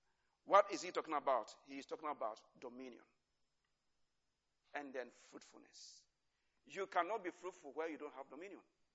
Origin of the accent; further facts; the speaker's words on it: Ghana; even though I'm a Ghanaian.